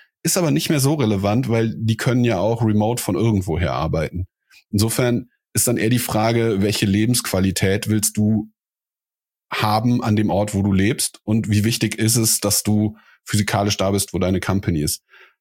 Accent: Cologne, North Rhine-Westphalia, Germany; ich bin in Köln aufgewachsen.

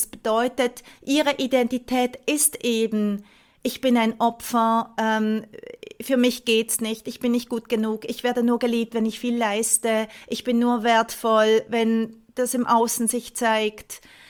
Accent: Switzerland; Ich habe während des Lockdowns, da war ja bei uns in der Schweiz gar nicht so lange im Vergleich jetzt zu Deutschland

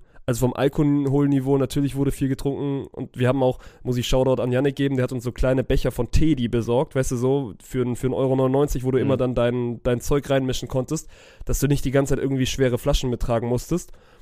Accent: Hanover, Lower Saxony, Germany; ich komme auch aus Hannover.

